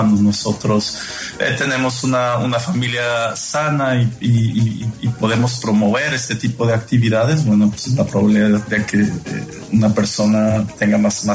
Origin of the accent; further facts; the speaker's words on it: Mexico; siempre es difícil escribir de ella, especialmente como mexicano